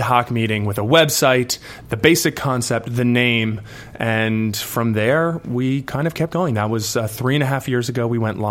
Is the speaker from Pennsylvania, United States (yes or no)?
yes; Philadelphia, Pennsylvania, United States; I grew up in Philadelphia, and Philadelphia is cold.